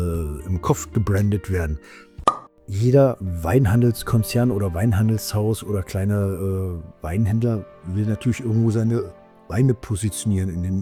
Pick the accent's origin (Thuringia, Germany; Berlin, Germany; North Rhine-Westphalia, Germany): Berlin, Germany; Also ich bin ja ein Berliner, der das Rheingauer Rieslingblut in der Seele hat